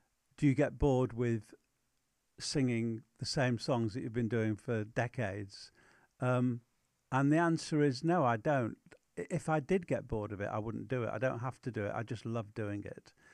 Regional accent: Manchester, North West England, United Kingdom; the bands that we saw growing up in Manchester during that sort of early 60s period in particular was just phenomenal.

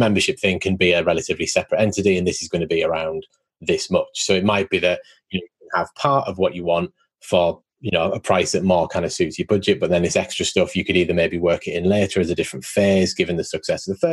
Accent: United Kingdom; I think especially being British

